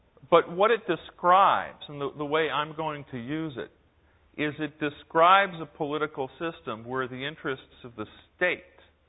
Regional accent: New York, United States; I'm a New Yorker. You don't have to tell me.

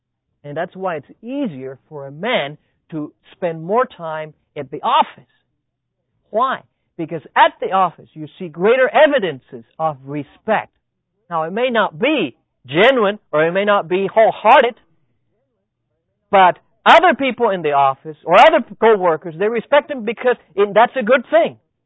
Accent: Tennessee, United States; now in Maryland, United States; They've been living out here in Maryland and we are from Tennessee.

